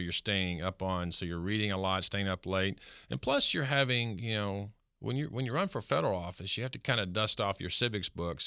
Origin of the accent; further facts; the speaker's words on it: Arkansas, United States; I grew up in Arkansas.